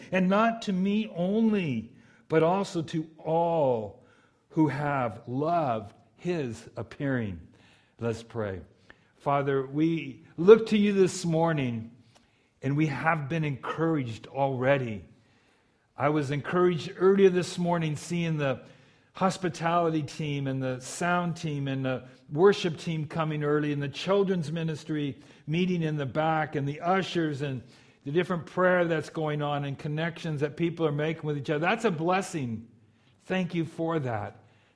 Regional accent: Pico Rivera, California, United States; I grew up in Southeast LA County, Pico Rivera, and my dad was a Los Angeles policeman.

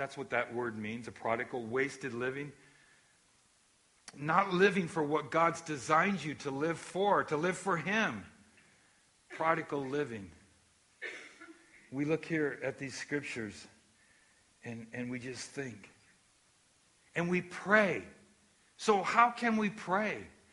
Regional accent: California, United States; It was like growing up in Southern California.

